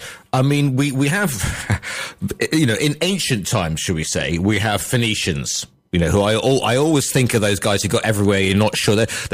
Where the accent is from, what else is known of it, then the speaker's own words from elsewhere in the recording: United Kingdom; So that's sort of, you know, being British, we'll go from 1066, shall we? Because that's a note that every British schoolboy will know.